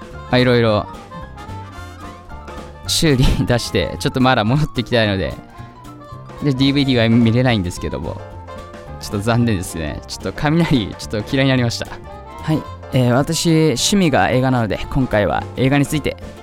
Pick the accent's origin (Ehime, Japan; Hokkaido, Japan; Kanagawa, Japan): Kanagawa, Japan; Kawasaki; also born or lived in Yokohama; 年齢今年30になります。私はですね、出身が神奈川の横浜で、育ちが川崎になります。で、今も川崎で住んでます。